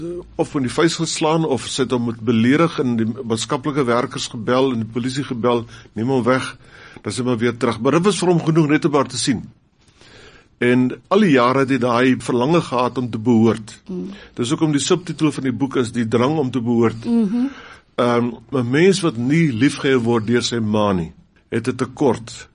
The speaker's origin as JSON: {"language": "Afrikaans", "town": "Swellendam", "region": "Western Cape", "country": "South Africa", "said": "Ons is boere daar van Swellendam, in die Hermetietvallei."}